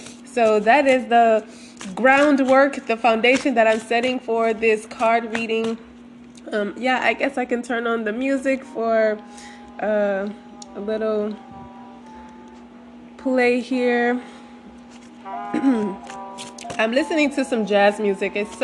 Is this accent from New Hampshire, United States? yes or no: no; Louisiana, United States; but in my hometown in Louisiana, they are just now installing those same internet cables